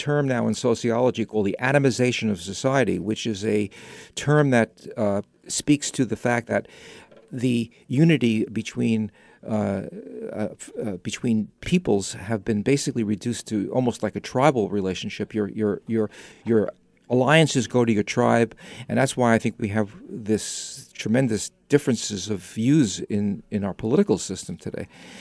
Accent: New York, United States; Unfortunately, that wasn't true. I was from New York.

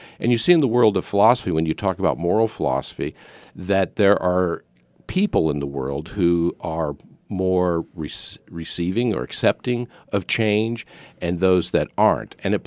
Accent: Midwest, United States; now in New York, United States; No, I'm from the Midwest.

